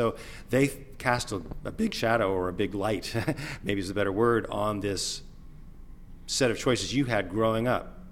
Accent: North Carolina, United States; I grew up in North Carolina

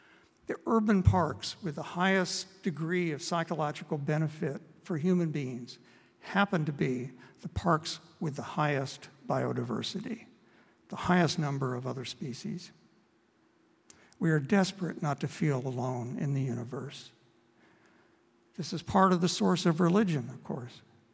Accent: Kansas, United States; Now, I grew up in Kansas.

